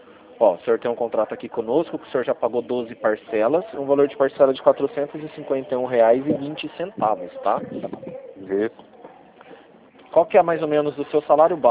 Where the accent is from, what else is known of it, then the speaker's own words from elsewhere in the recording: Rio Claro, São Paulo, Brazil; Eu sou daqui de Rio Claro.